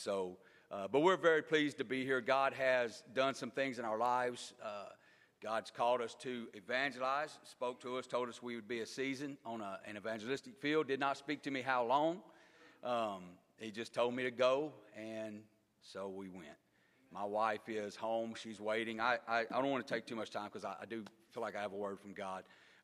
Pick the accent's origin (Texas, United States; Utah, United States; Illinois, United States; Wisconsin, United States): Texas, United States; I am from Texas, born and raised. Received the Holy Ghost there when I was very young.